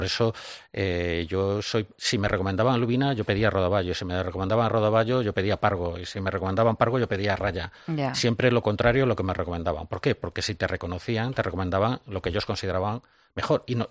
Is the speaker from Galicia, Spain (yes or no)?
yes; Galicia, Spain; yo soy de Galicia, de una aldea que se llama Guente, al lado de Negreira, un pueblecito al lado de Santiago.